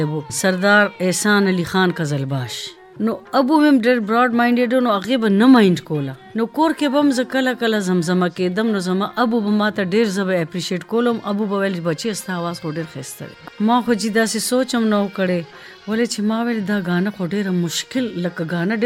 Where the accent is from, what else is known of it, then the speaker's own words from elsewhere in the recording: Peshawar, Khyber Pakhtunkhwa, Pakistan; born there; first language Persian; Pashto is a second language; زما مور او زما پلار هغې پېښور کې خاص پېښور کې پیدا شو زم دلته پېښور کې پیدا شوم خاص پېښور کې زمونږ اصلي ژبه چې کومه ده نو هغه فارسی ده